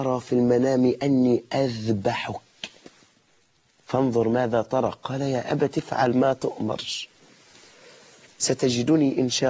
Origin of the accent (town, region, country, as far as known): Egypt